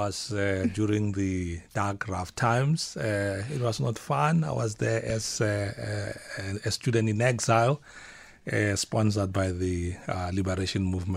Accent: Potchefstroom, North West, South Africa; I could sense and smell as I grew up in Potchefstroom, where I was born, that something was wrong

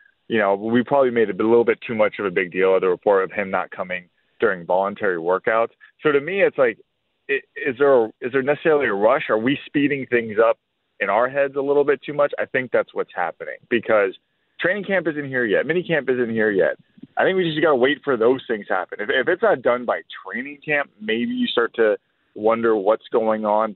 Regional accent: Florida, United States; to do this in my hometown is a dream come true. And I know, I grew up with these teams. I grew up with the Marlins. Literally, as those teams were growing up, so was I. Marlins, Panthers, Heat.

